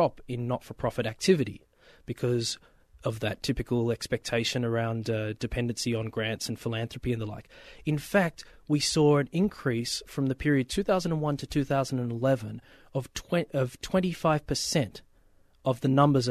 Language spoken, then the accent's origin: English; Australia; now in United States; I'm from Australia, in case you didn't pick up